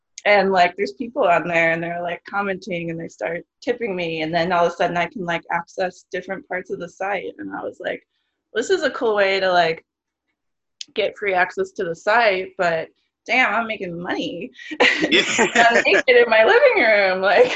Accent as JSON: {"language": "English", "region": "Indiana", "country": "United States"}